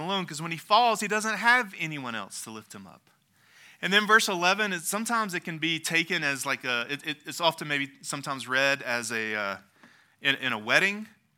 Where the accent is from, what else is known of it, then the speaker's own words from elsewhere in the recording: United States; because I'm American